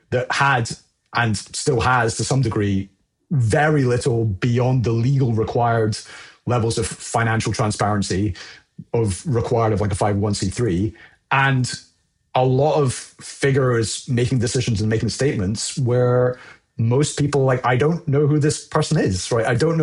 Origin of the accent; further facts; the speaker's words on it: United Kingdom; maybe it's the just because I'm British